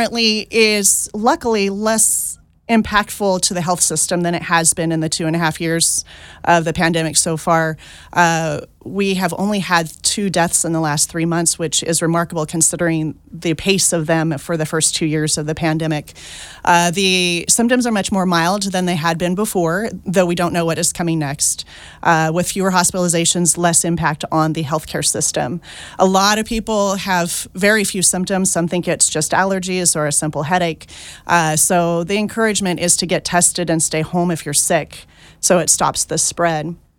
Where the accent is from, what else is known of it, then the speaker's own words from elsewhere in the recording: Sutter, California, United States; as a volunteer firefighter in my hometown of Sutter, California.